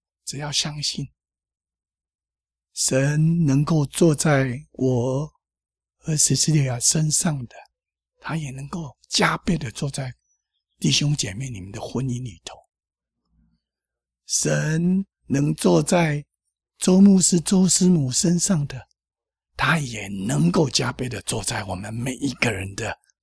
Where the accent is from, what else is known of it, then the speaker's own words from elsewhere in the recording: Taiwan; 我们台湾话叫好喝酒丁暗对